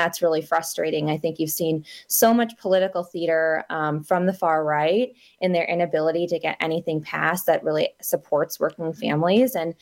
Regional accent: Eau Claire, Wisconsin, United States; as someone who is a dairy farmer's daughter, I grew up in the Eau Claire area, so I grew up showing cattle and 4-H.

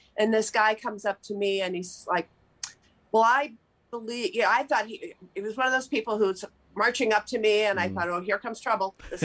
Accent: Madison, Wisconsin, United States; Yes, I was actually I was at Smith College, and I came out there. And so when I returned to Mad

